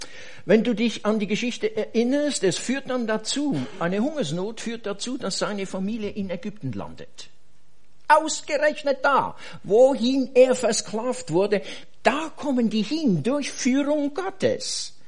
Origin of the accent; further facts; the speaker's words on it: Switzerland; Oh, ich bin Schweizer. Ich bin Helvetier.